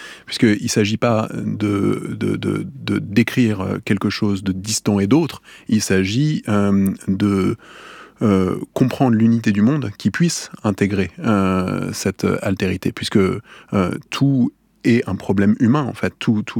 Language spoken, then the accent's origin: French; Paris, Île-de-France, France; je suis un petit garçon de la ville, donc j'ai grandi à Paris.